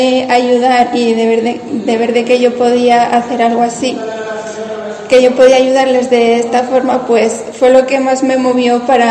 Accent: Villaveza de Valverde, Castile and León, Spain; otra foto que hice en un incendio que hubo muy pequeño en mi pueblo, Villaveza de Valverde, el pasado verano

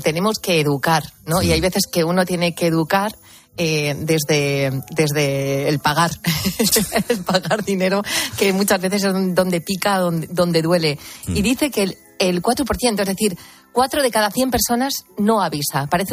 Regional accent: Spain; Qué espabilados somos los españoles, ¿eh?

